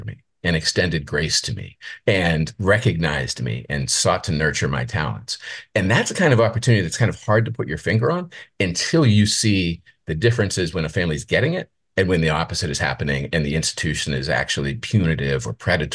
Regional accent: Penn Hills, Pennsylvania, United States; I grew up outside of Pittsburgh in an inner ring suburb called Penn Hills. And this was in the 1970s and 80s when the community was still mostly white. My family's white, my teacher was white.

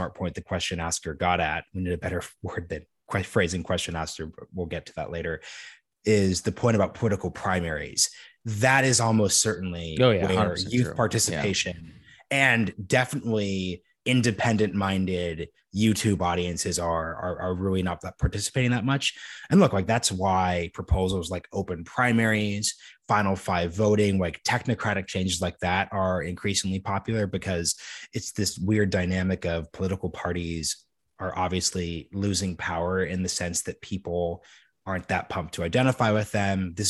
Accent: Oregon, United States; also born or lived in Texas / New York / District of Columbia, United States; one party states like my home state of Oregon, definitely a state like Texas where I live now, definitely New York where I used to live, definitely DC.

